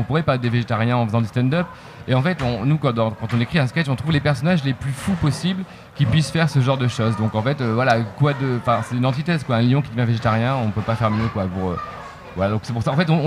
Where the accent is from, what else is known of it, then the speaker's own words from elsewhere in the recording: Lille, Hauts-de-France, France; À Lille, ça va. On est de Lille, ça passe.